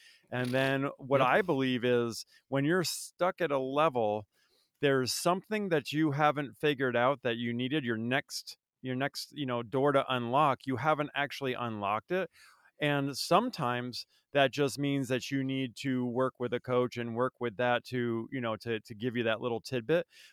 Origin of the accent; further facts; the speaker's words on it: Vermont, United States; and I grew up in Vermont, for those of you that didn't know.